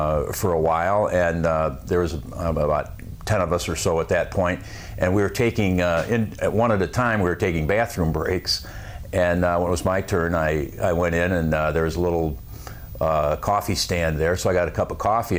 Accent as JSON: {"language": "English", "town": "Toledo", "region": "Ohio", "country": "United States", "said": "I'm from Toledo, Ohio, and I guess the first thing I want to say"}